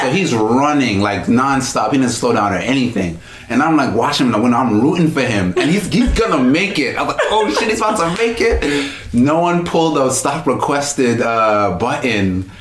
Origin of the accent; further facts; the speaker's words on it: New York, United States; Hey man, I'm from New York, and the MTA has dealt me a lot of bullshit throughout the days.